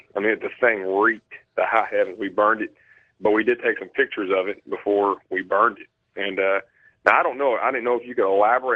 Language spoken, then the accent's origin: English; Oak Ridge, Tennessee, United States; I'm from Oak Ridge, Tennessee